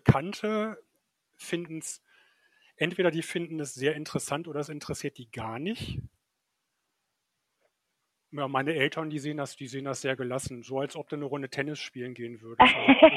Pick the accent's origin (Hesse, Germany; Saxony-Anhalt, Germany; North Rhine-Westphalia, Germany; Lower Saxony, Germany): North Rhine-Westphalia, Germany; Ich komme ja vom Niederrhein, aus dem Krefelder Raum.